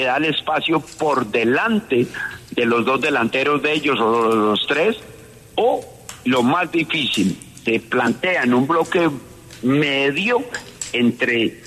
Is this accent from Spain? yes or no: no; Colombia; yo quiero trabajar en Colombia, en mi país querido.